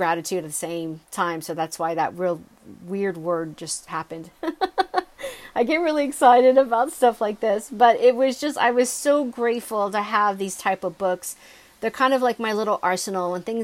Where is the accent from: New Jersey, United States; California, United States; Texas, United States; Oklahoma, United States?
California, United States; Los Angeles; I mean, I'm from Los Angeles, like we don't walk, we drive.